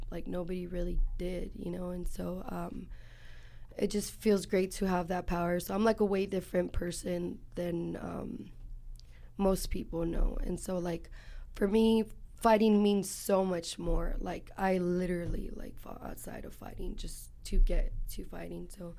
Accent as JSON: {"language": "English", "town": "San Jose", "region": "California", "country": "United States", "tie": "born or raised there", "said": "I'm first generation here. My parents are from Mexico, and I grew up in Eastside San Jose. I'm the youngest of four."}